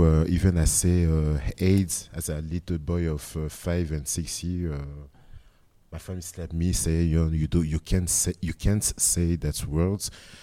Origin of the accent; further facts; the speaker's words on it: Belgium; also born or lived in Congo; I'm 36. I was born in Congo and I grew up in Belgium since I was six in 1993.